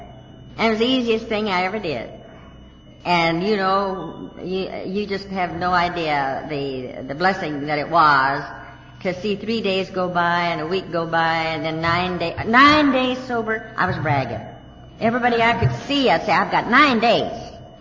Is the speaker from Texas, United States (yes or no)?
yes; Texas, United States; accent: Texas; 855 Ardmore. Ardmore, with my Texas accent.